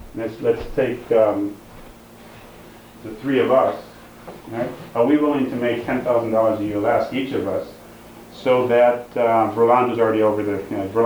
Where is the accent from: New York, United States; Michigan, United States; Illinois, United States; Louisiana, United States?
Michigan, United States; And I grew up in Michigan where unions are real strong